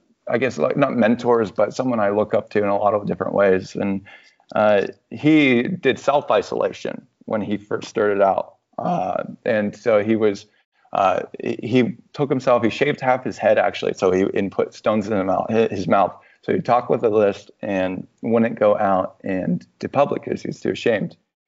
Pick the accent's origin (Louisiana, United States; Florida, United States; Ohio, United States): Florida, United States; Orlando; born there; also born or lived in New York / St. Louis / Chicago / Denver; I was born in Orlando, and but with this business, I was a very much a digital nomad for about 2-3 years